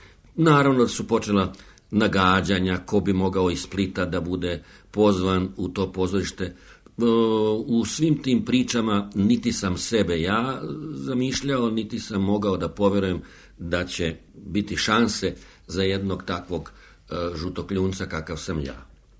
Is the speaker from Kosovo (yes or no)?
no; Bosnia & Herzegovina; jer ja sam i Bosanac, prema tome mi je i ekavski mi je rodni govor.